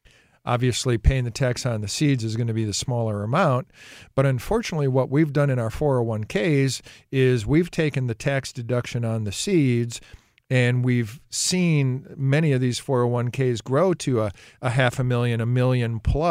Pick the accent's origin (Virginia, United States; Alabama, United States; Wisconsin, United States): Wisconsin, United States; I come from Wisconsin.